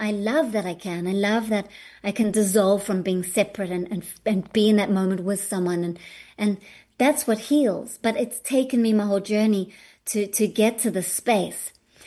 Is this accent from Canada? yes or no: no; South Africa